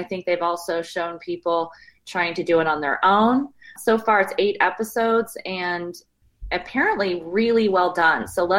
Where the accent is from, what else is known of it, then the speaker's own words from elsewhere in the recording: Wilmington, North Carolina, United States; Michael Jordan lived in my hometown, Wilmington, but I was probably like in grade school when you guys were talking about it.